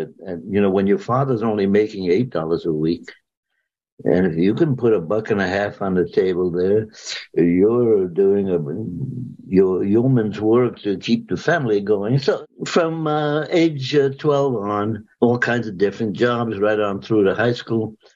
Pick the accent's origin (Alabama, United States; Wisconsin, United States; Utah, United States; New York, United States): New York, United States; New York City; born there; I was born in New York City in 1925. You don't have to do the math. I'm 97 years old, but I'm still active. I went to school at PS22, Richmond on Staten Island.